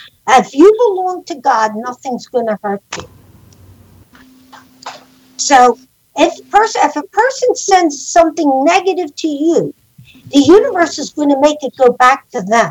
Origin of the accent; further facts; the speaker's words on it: Philadelphia, Pennsylvania, United States; It's about growing up in South Philly during the 1950s and 60s. And how, because my father owned a grocery store, and he was in competition with every other grocery store